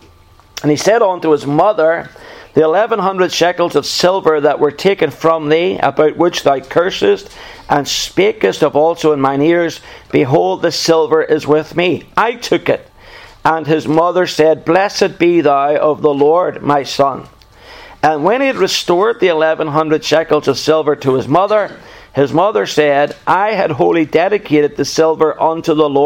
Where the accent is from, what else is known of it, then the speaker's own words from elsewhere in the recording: United Kingdom; from my part of the world in Scotland and Wales are sometimes referred to by our American brethren as being English. As if. But obviously you know we're not English, and we know we're not English.